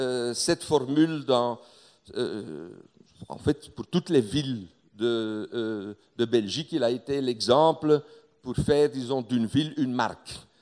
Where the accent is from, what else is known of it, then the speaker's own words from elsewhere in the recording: Hauts-de-France, France; Vous allez devoir vous réhabituer à mon accent. Je viens du Nord, donc, hein, du Nord.